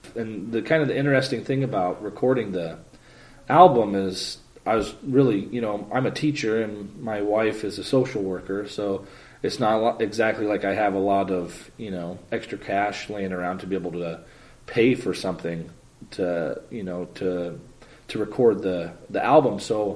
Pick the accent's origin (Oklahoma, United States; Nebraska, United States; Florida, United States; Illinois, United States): Nebraska, United States; my friend Seth Peterson, who I grew up with in Nebraska. We were born 6 days apart in the same hospital